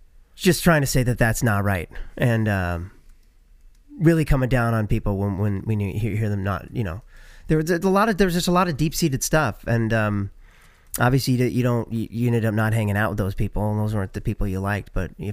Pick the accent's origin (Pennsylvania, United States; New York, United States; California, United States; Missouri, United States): Missouri, United States; growing up in Missouri, there was a lot of it.